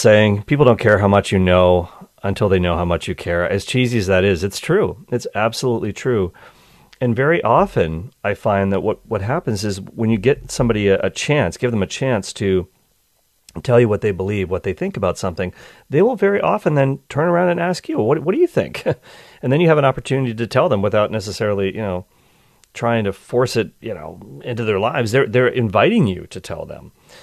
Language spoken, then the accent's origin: English; Nova Scotia, Canada; when I was growing up in Nova Scotia